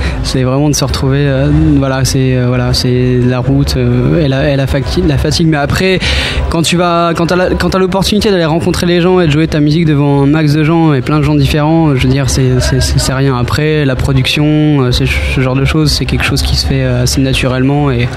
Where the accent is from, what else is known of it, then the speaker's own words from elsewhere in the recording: Caen, Normandy, France; Donc c'est vrai qu'on vient de Caen, mais on vient aussi de petites régions en fait où il y a beaucoup d'anglais, et on a un petit peu une part d'Angleterre en fait chez nous.